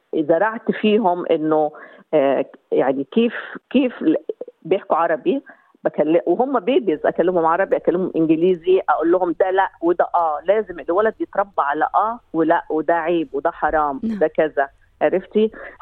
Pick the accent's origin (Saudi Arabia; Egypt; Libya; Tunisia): Egypt; accent: mix of Egyptian and Levantine; also born or lived in Australia; now in Kuwait; معلش هتلاقي لهجتي مختلفة بين مصري وبين شامي، عشان أنا جوزي أردني لبناني، فأنا بقدرش أتكلم حتى بيور مصري، بحاول أستجمع الكلمات المصرية.